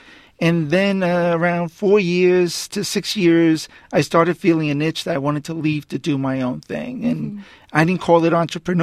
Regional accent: Queens, New York, United States; also born or lived in Chiclayo, Peru; And so they came to New York, and I grew up in this town called Queens.

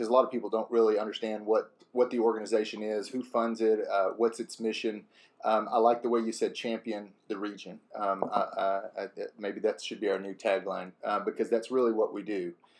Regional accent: Deer Park, Texas, United States; Born and raised here along the Houston Ship Channel, born and raised in Deer Park, attended Texas A&M University.

